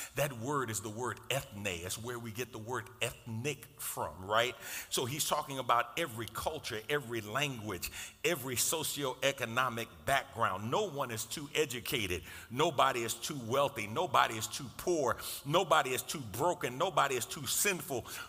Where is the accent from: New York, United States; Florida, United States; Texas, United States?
New York, United States; New York City; I grew up on the Jacob Riis Housing Project. Y'all know. 465 East 10th Street, apartment 13H.